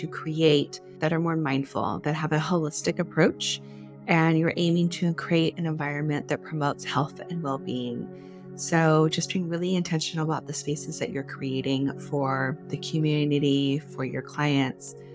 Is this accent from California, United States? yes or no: yes; San Diego, California, United States; But I grew up here in San Diego. I did not want to leave San Diego